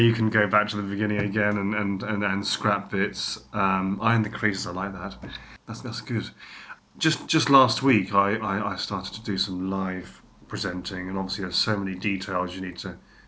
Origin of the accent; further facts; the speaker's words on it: Bournemouth, South West England, United Kingdom; born there; we're talking here from Bournemouth, and I was born in Bournemouth in 1979. Already, I'll be 36 in December.